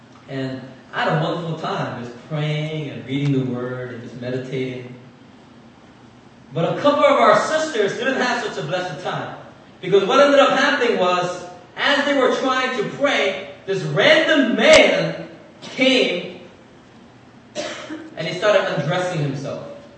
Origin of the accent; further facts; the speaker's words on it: Philadelphia, Pennsylvania, United States; Funny thing is, this church that she asked me to pray for used to be the church that I grew up in Philadelphia. When I was in like third grade to sixth grade, this is the church I grew up in.